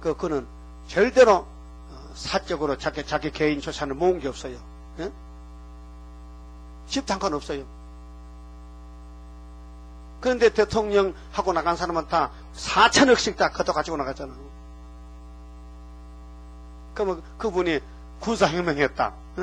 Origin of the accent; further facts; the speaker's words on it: Uiseong, North Gyeongsang, South Korea; 경상도 선산 우리 고향에서 백리백 안돼. 예? 의성에서 선산이 백리백 안돼.